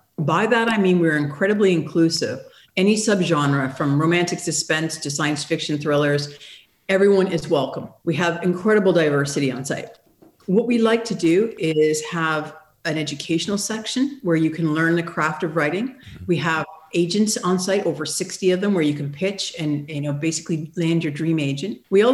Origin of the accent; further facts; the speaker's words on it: Canada; born there; I'm Canadian by birth, but my father worked in telecommunications, so we lived all over the globe.